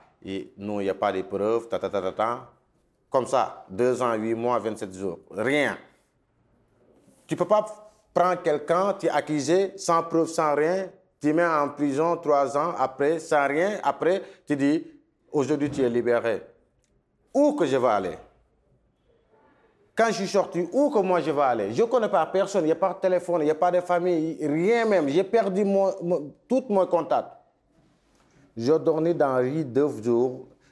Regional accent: Senegal; now in Italy; moi je suis sénégalais.

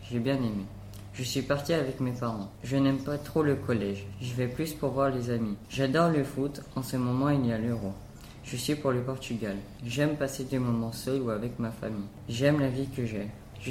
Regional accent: Bourgoin-Jallieu, Auvergne-Rhône-Alpes, France; born there; j'ai 14 ans, je suis né le 02-03-2002 à Bourgogne-Jallieu.

